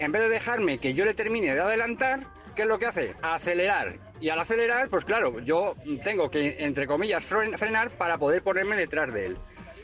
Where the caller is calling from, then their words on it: Madrid, Community of Madrid, Spain; de Madrid.